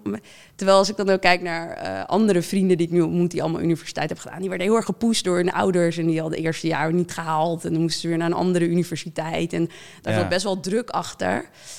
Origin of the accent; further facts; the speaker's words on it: Amsterdam, North Holland, Netherlands; born there; ik ben wel geboren in Amsterdam, maar we zijn met mijn ouders woonde al in het dorp waar ik ben opgegroeid.